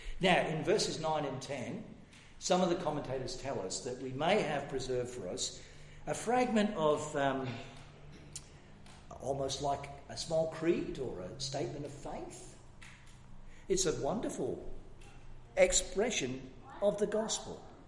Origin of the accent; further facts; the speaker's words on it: United Kingdom; I grew up in Britain. You know, Britain?